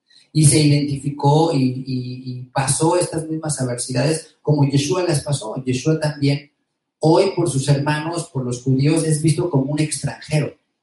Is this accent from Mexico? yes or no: yes; Mexico; yo soy más mexicano que local, ¿no?